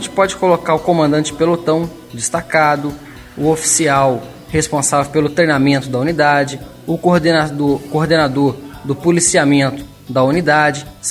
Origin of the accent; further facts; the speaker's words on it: Juiz de Fora, Minas Gerais, Brazil; Eu sou natural de Juiz de Fora.